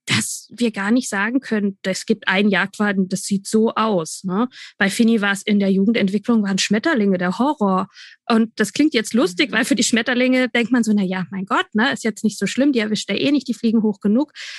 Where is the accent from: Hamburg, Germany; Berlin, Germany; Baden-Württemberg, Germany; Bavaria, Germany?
Bavaria, Germany; Ich komme aus Franken.